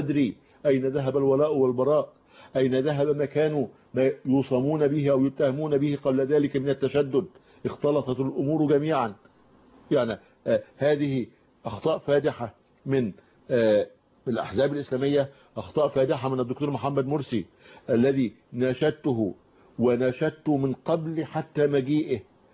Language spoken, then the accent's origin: Arabic; Egypt; عندنا في مصر 200,000 مسجد